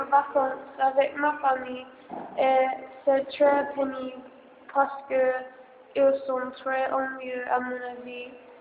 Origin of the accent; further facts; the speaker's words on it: England, United Kingdom; French is a second language; je suis anglais. Aussi, je suis en vacances en Australie.